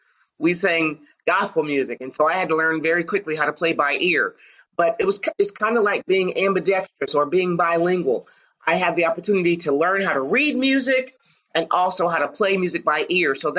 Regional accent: Jackson, Michigan, United States; I was born and raised in Jackson, Michigan, which is about 70 miles west of Detroit. And so I'm a Midwestern girl.

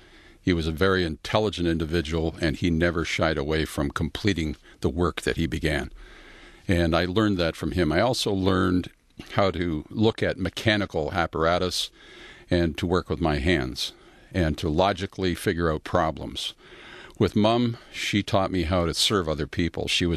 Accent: Windsor, Ontario, Canada; I was born in Windsor, Ontario, grew up in South Walkerville, and went to high school and grade school in Windsor, and then traveled around after I graduated out of high school.

